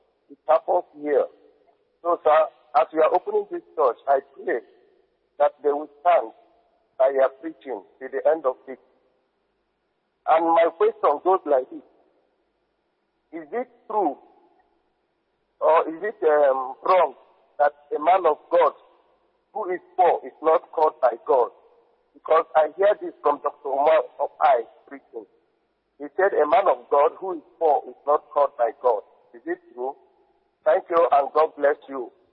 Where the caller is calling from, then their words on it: Germany; I'm calling from Germany.